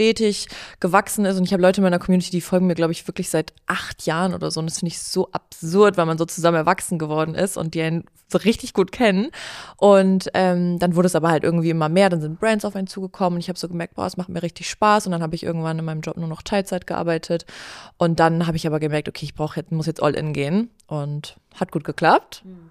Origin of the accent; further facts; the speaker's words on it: Bremen, Germany; ich bin gerade 31 geworden und genau, ich komme aus Bremen